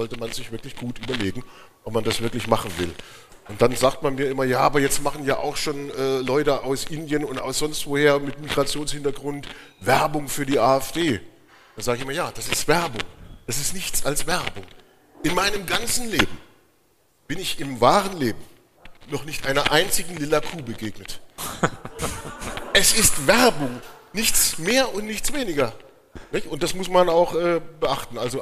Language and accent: German; Chemnitz, Saxony, Germany; born there; nicht nur das, ich bin auch noch gebürtiger Karl-Marx-Städter.